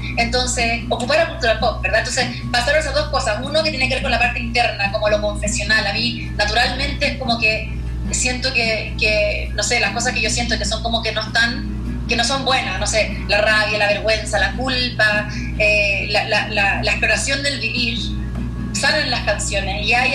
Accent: Chile; Yo soy una cantautora y artista, soy chilena.

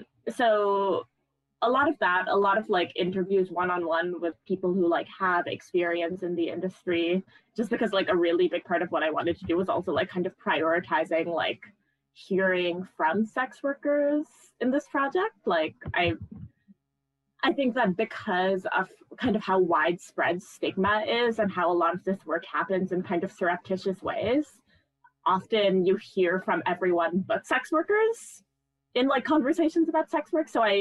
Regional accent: Toronto, Ontario, Canada; also born or lived in Vancouver / Edmonton; I grew up kind of all over, but I spent most of my teenage years in Toronto. But I also lived in like Vancouver and Edmonton, both of which are, you know, not small cities

